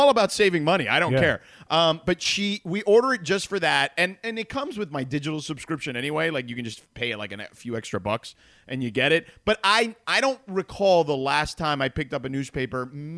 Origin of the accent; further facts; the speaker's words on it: Miami, Florida, United States; I had a friend, you know, growing up in Miami, whose grandparents used to cut coupons.